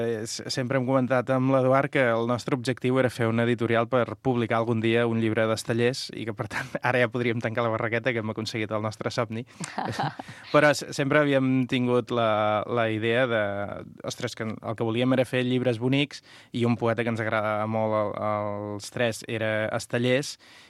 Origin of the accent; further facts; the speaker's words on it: Catalonia, Spain; Bé, tots som del Baix Camp, del Camp de Tarragona.